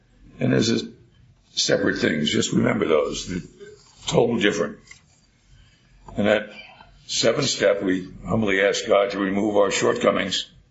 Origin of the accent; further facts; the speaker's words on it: New Jersey, United States; I grew up in New Jersey. We didn't have any crops.